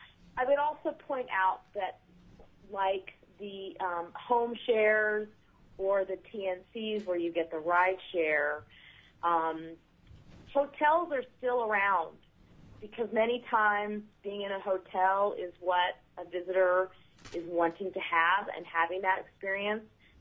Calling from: Helena, Montana, United States; I am actually in Helena, Montana today.

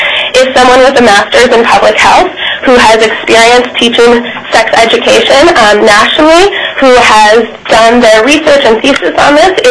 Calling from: Sitka, Alaska, United States; I'm speaking from Sitka.

